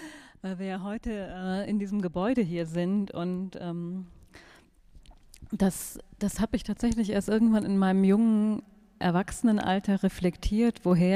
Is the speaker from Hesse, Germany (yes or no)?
no; North Rhine-Westphalia, Germany; sehr katholisches Aufwachsen. Ich bin in Deutschland im Sauerland groß geworden. Das ist eine konservativ-katholisch geprägte Region.